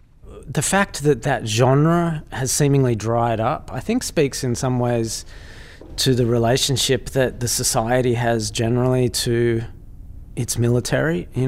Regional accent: Australia; for me as an Australian

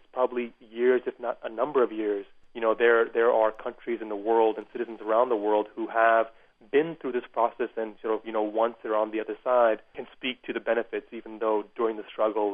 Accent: United States; I'm an American citizen sort of raised in this country

